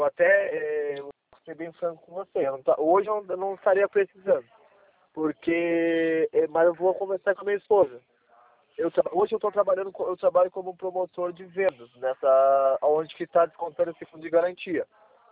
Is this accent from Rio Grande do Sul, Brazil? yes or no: yes; Pelotas, Rio Grande do Sul, Brazil; Não, eu sou do interior do Sul, eu sou do Pelotas.